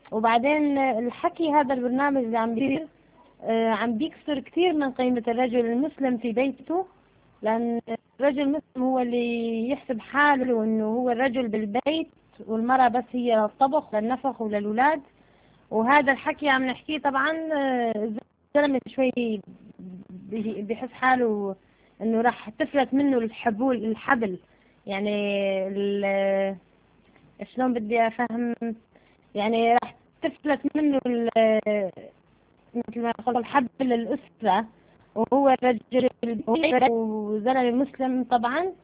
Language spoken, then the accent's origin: Arabic; Sweden; من السويد، وبصراحة اتصلت كنت واقفة على الدور عدة مرات